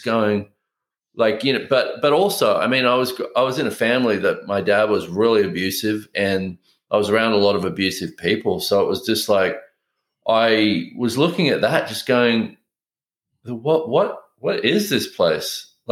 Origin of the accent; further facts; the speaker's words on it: Australia; I grew up in Australia.